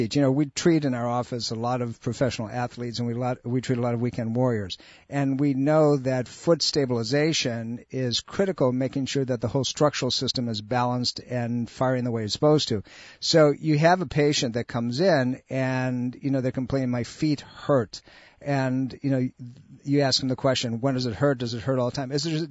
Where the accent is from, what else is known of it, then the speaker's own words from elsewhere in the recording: New York, United States; I grew up in Western New York State, and you know how to get around in this stuff